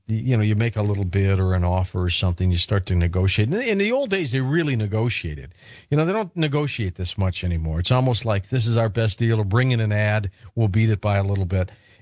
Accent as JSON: {"language": "English", "town": "Detroit", "region": "Michigan", "country": "United States", "tie": "born or raised there", "said": "I remember years ago, growing up in Detroit"}